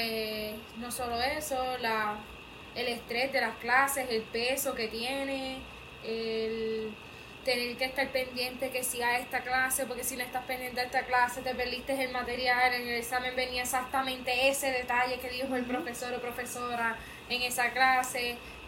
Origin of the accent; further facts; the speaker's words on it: Mayagüez, Puerto Rico; Pues yo soy de aquí de Mayagüez, toda mi vida he vivido aquí en Mayagüez.